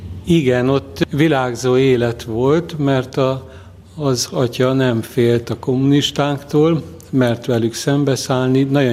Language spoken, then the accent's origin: Hungarian; Budapest, Hungary; 1958-ban születtem Budapesten. Tulajdonképpen a Margit körúti templom az az én plébánia templomom. Édesanyám, édesapám ott esküdtek annak idején. Itt voltam első áldozó, itt voltam bérmálkozó.